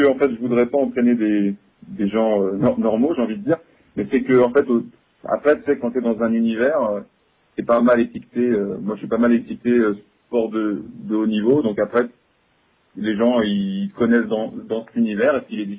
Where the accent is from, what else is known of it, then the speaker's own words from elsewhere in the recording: Lyon, Auvergne-Rhône-Alpes, France; En fait, moi, je suis de Lyon, puis j'ai pas bougé.